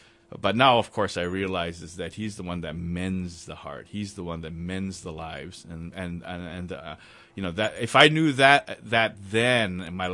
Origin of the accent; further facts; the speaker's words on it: Hawaii, United States; Well, I grew up pretty much in the islands. I went to Hawaii Baptist Academy, you know, a good school.